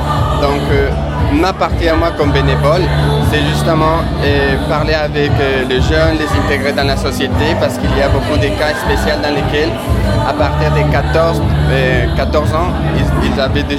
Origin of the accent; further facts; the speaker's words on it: Ecuador; French is a second language; now in France; je viens de l'Équateur, j'habite en France depuis 5 ans.